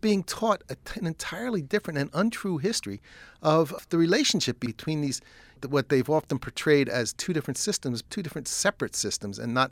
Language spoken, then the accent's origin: English; East Coast, United States; I grew up in the East Coast, and I remember going down to a beach when I was a kid